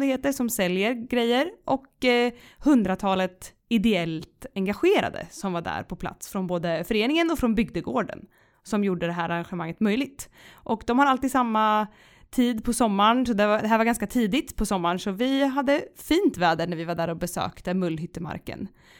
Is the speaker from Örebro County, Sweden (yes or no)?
yes; Lekeberg, Örebro County, Sweden; jag var ju på hemmaplan i min hemkommun Lekeberg och besökte marknad